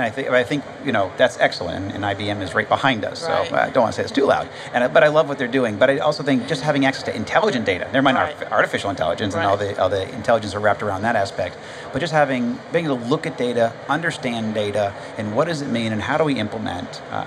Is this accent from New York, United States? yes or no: no; Georgia, United States; We're both from Georgia in the Atlanta region, and Tom's obviously our congressional member.